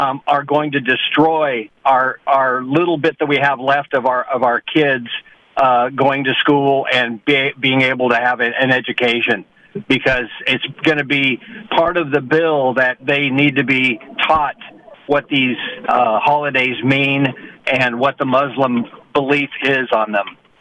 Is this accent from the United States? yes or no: yes; California, United States; moved away; Yeah, Southern California. And like you, moved up here in 84.